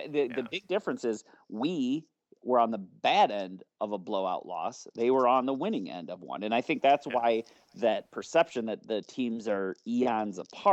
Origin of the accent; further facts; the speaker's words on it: Madison, Wisconsin, United States; because, you know, I grew up in Madison and I have a lot of friends and family and folks up in that area.